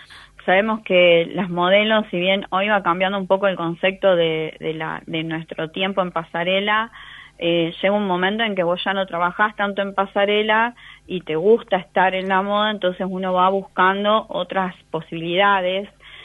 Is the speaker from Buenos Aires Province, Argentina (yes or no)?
no; Tucumán, Argentina; born there; now in Santa Fe, Argentina; Yo soy argentina, nací en Tucumán, pero vivo en Santa Fe hace mucho.